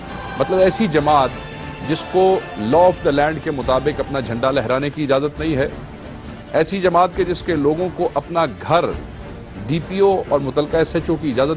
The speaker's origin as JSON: {"language": "Urdu", "country": "Pakistan", "said": "مجھے اس وقت اعتراض بحیثیت پاکستانی یہ ضرور ہوگا جب آپ کے ساتھ سٹیج پہ وہ لوگ کھڑے ہوں گے جو میرے شہر میں, میرے ملک میں, میرے صوبے میں بہت سے لوگوں کے قتل کے ذمہ دار ہیں"}